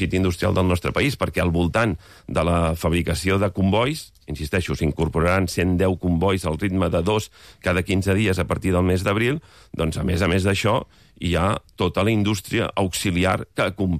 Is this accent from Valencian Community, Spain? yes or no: no; Catalonia, Spain; Jo sóc del Baix Llobregat i, per tant, tothom m'entendrà que faci aquest exemple